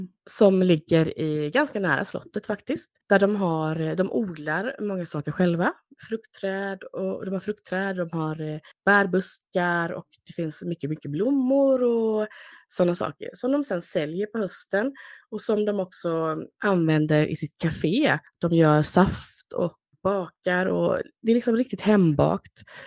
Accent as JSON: {"language": "Swedish", "town": "Kalmar", "region": "Kalmar County", "country": "Sweden", "tie": "born or raised there", "said": "Och Kalmar är min hemstad."}